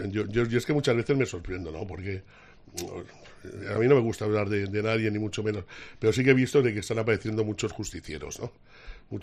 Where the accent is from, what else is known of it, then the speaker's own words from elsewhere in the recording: Barcelona, Catalonia, Spain; Yo soy de Barcelona.